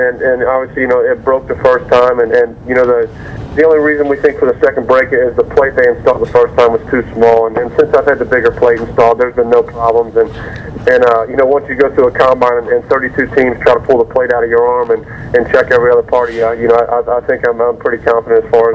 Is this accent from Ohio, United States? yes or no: yes; Cincinnati, Ohio, United States; I grew up in Cincinnati, and to be able to have an opportunity to change the Cincinnati Bearcats